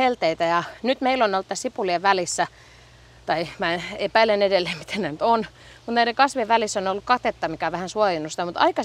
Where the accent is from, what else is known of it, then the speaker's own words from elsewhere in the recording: Kerava, Uusimaa, Finland; Mä oon ite kotoisin Keravalta ja Keravaa pidetään tämmöisenä valkosipulikaupunkina ainakin kerran vuodessa, sillä siellä on tämmöiset valkosipulifestarit